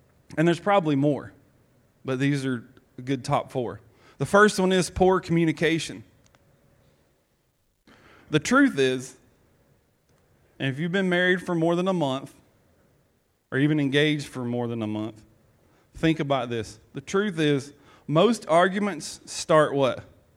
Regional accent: Georgia, United States; accent: South Georgia; I don't know how it got from my South Georgia accent through Siri.

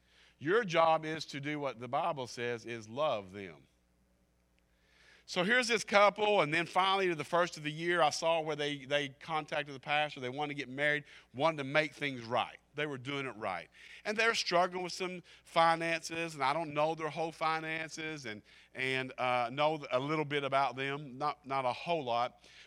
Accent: Kentucky, United States; I mean, I'm a redneck from Kentucky and can handle myself

